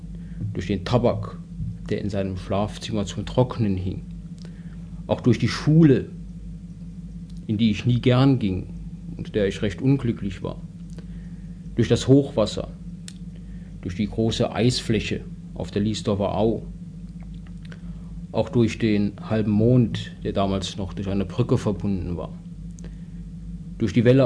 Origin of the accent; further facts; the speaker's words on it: St. Louis, Missouri, United States; now in Germany; meine Beziehungen zu meiner Heimatstadt St. Louis gar nicht durch das heutige St. Louis geprägt ist, sondern durch Erinnerungen aus viel früheren Zeiten, meist an Zeiten aus meiner Kindheit